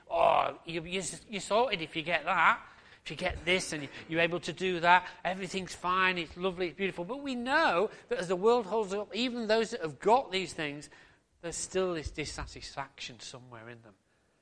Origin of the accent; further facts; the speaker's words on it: United Kingdom; We won't complain, will we, because we're British.